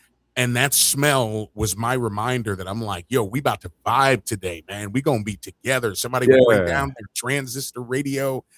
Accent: Chicago, Illinois, United States; now in Oklahoma, United States; And for me, growing up in Chicago, never having a proper backyard until I was an adult and living here in Oklahoma

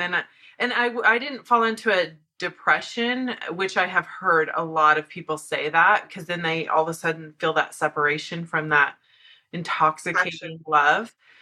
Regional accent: Blue Springs, Missouri, United States; now in Salt Lake City, United States; I'm from Blue Springs, Missouri. And now I'm in Salt Lake City

